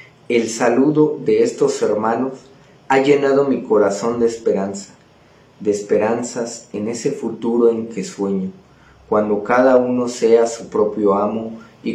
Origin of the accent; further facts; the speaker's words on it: Mexico City, Mexico; soy de los Pedregales de Santo Domingo, Coyoacán.